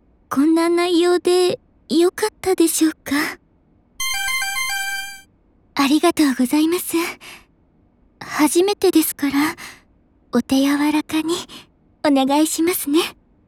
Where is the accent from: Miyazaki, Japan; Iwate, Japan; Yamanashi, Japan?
Iwate, Japan; moved away as an adult; now in Tokyo, Japan; 出身は岩手です。就職を機に上京してアイドルになる以前は小さな会社で OL として働いていました。なので年齢は26